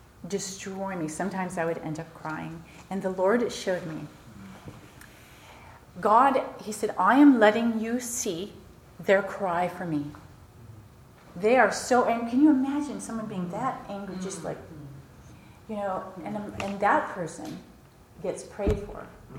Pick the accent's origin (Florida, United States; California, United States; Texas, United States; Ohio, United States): California, United States; So I'm born and raised in California.